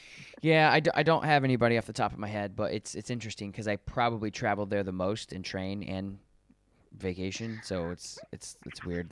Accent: Colorado, United States; born there; So the weird thing is I'm from, I was born in Colorado.

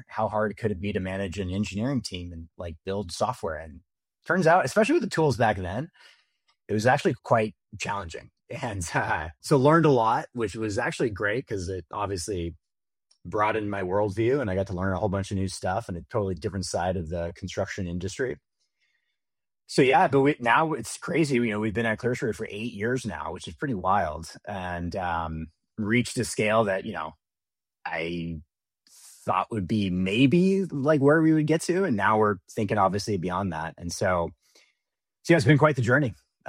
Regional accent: Sacramento, California, United States; And so I grew up in Sacramento.

